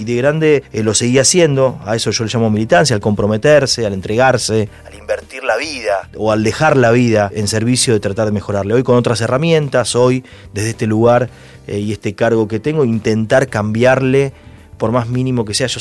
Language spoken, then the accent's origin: Spanish; Ituzaingó, Buenos Aires Province, Argentina; also born or lived in Ramón Mejía; Yo nací en La Matanza. Nací en Ramón Mejía. Viví toda la vida en Ituzaingó, hasta ahora que de adulto, obviamente, uno va encontrando otros destinos.